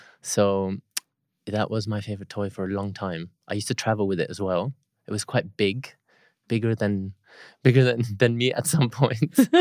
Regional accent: Nigeria; also born or lived in Lagos; I grew up in Nigeria. I moved around, so I was in the north for a bit, and then most of the rest of the time that I was there, I was in Lagos.

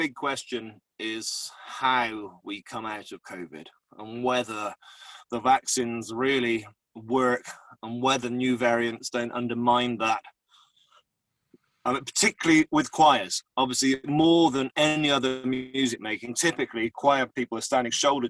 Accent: Bristol, South West England, United Kingdom; I come from Bristol.

